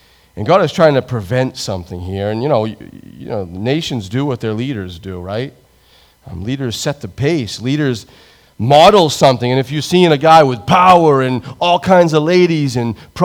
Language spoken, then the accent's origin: English; United States; Do we, as an American, do we have confidence in our military?